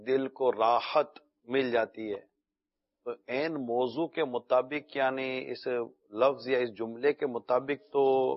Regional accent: Karachi, Sindh, Pakistan; میری تو بچپن سے ہی ہم خارادر میں پلے بڑھے ہیں, اولڈ سٹی ایریا میں

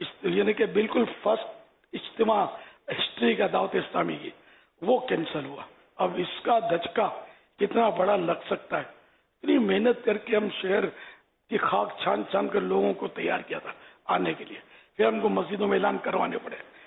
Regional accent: Karachi, Sindh, Pakistan; 6 ماہ کی عمر تھی اس وقت میری. تو یہ میں کراچی میں ہی پیدا ہوا.

